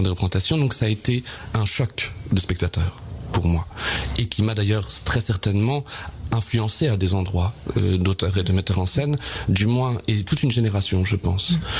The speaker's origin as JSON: {"language": "French", "town": "Évreux", "region": "Normandy", "country": "France", "tie": "born or raised there", "said": "je suis né à Évreux. J'ai grandi dans ce théâtre d'Évreux toute mon enfance"}